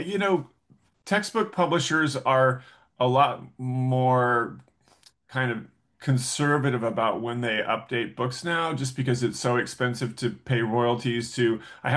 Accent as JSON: {"language": "English", "region": "California", "country": "United States", "tie": "born or raised there", "said": "And then I ended up back in my home state of California."}